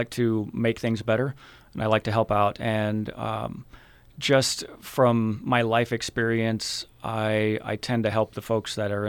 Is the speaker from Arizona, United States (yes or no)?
yes; Tucson, Arizona, United States; So I grew up in Tucson, went to public schools.